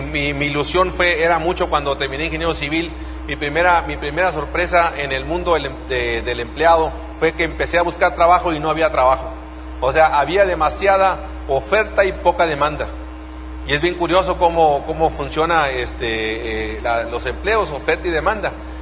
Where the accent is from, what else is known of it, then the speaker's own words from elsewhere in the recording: northern Mexico, Mexico; a estas alturas venimos del norte de México. Los del norte somos más, más broncos, más rancheros, más de pueblo, así que hablamos duro y a la cabeza.